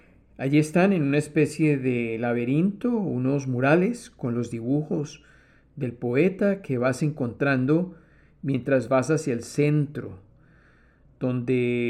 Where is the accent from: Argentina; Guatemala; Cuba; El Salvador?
Guatemala; De México pasemos a Guatemala, mi tierra natal